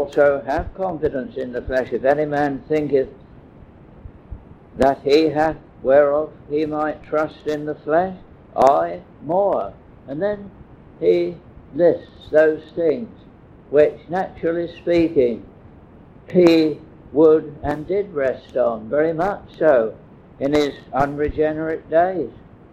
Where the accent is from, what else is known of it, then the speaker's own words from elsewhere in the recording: United Kingdom; we as British people, British citizens, we have something to be thankful for. There have been occasions in most of our lives, no doubt, when you and I have felt proud to be British.